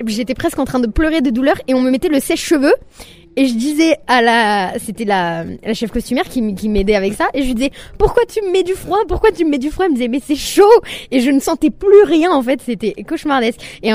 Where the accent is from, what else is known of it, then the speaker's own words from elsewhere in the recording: Marseille, Provence-Alpes-Côte d'Azur, France; j'ai grandi à Marseille et je suis jamais partie bien loin de là-bas.